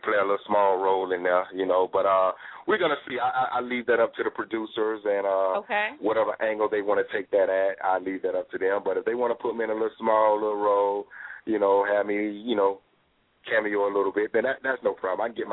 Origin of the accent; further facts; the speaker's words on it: Georgia, United States; I was straight from Georgia. I'm a Georgia native.